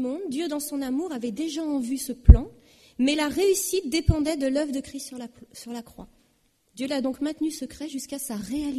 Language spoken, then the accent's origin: French; France; born there; Mais à partir du moment où je suis née en France, peu importe que je sois d'accord ou pas, je suis française.